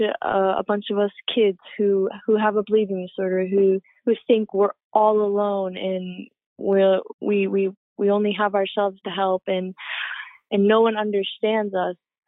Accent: Agoura Hills, California, United States; I'm from Agoura Hills, California.

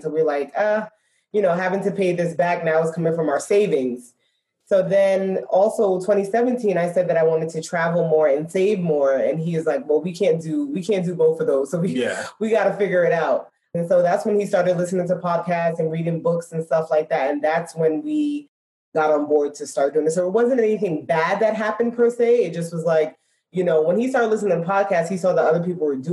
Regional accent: Brooklyn, New York, United States; now in Dallas, United States; And we're born and raised in Brooklyn, New York. Got married May of 2016 and then moved down to Dallas June 2016.

